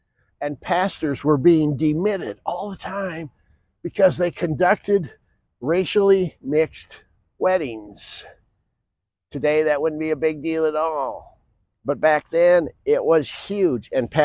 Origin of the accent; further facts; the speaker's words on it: Sioux Center, Iowa, United States; My hometown's claim to fame, Sioux Center, Iowa, was that the pastors got together, made a council together, and blocked a movie theater from coming in.